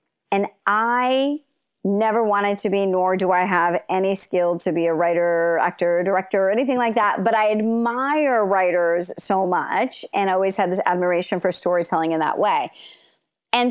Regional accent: India; I'd say for me, I had really always pushed back and questioned a lot of the traditional gender norms as an Indian girl.

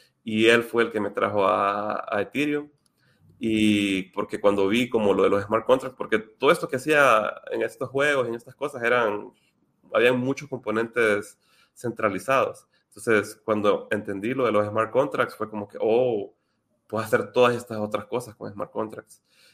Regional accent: Honduras; bueno, yo soy de Honduras y cerca de aquí, ¿verdad? En la región

